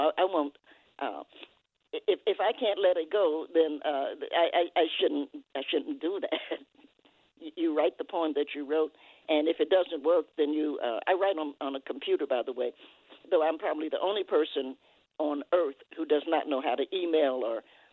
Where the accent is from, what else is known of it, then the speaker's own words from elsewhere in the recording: Knoxville, Tennessee, United States; And Knoxville is home. I was born in Knoxville.